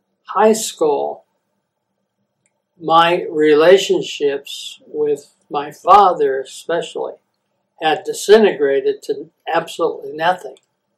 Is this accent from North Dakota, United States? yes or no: yes; New Rockford, North Dakota, United States; born there; I was born in New Rockford, North Dakota, and this was during the Depression, and so we were a Depression family.